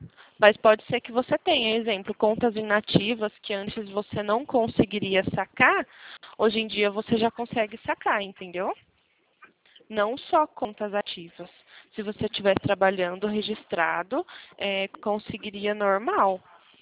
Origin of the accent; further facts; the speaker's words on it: Araras, São Paulo, Brazil; Eu sou de Arara, São Paulo.